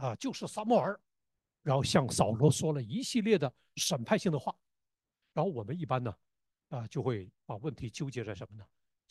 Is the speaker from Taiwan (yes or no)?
no; Northeast China, China; 我在东北农村以前长大的时候，就亲眼看到，看到过不少这样的例子